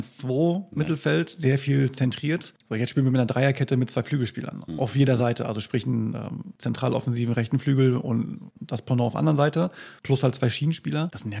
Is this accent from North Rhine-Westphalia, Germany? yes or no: yes; Münster, North Rhine-Westphalia, Germany; Ja, ich meine, wir sind Münsteraner